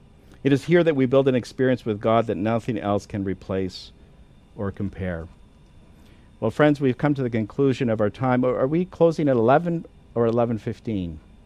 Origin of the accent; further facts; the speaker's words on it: Canada; now in United States; I've experienced it a couple of times in the country that I was raised in Canada.